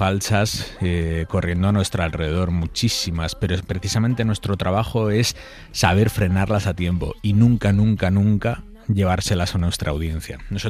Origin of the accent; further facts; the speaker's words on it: San Sebastián, Basque Country, Spain; yo soy de San Sebastián y tengo a toda mi familia allí, mi padre, mis hermanos.